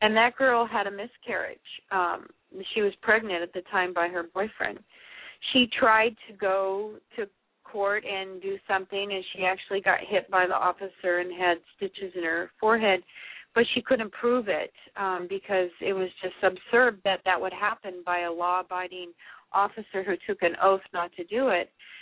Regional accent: Santa Cruz, California, United States; I grew up in Santa Cruz and actually saw a lot of abuse from the officers at that time

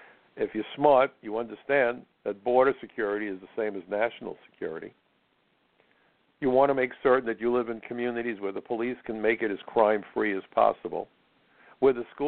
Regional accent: New York City, New York, United States; On 9/11 here in New York City, I was so proud of two things. That I'm an American, and that I'm a New Yorker.

